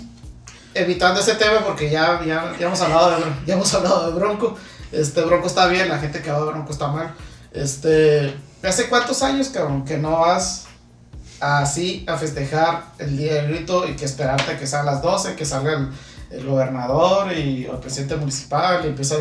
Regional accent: northern Mexico, Mexico; esa es una de las cosas que nos tienen aquí en el norte, que a nosotros nos vale madre todo ese tipo de cosas.

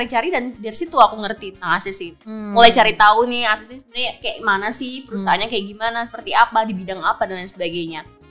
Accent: Yogyakarta, Special Region of Yogyakarta, Indonesia; now in Medan, Indonesia; Dari Jogja, jadi asli Jogja, penempatan di Medan tuh, waduh.

